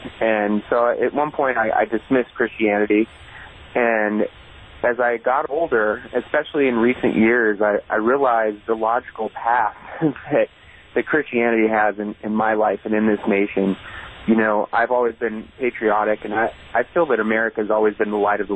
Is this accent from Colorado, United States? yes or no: yes; Colorado, United States; I grew up in Colorado. I've lived here in the Bay Area for 5 years